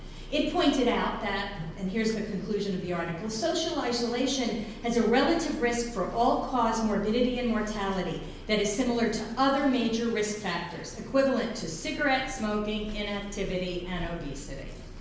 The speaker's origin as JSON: {"language": "English", "region": "New York", "country": "United States", "said": "Now, I'm from New York originally. I talk very fast, I talk very loudly"}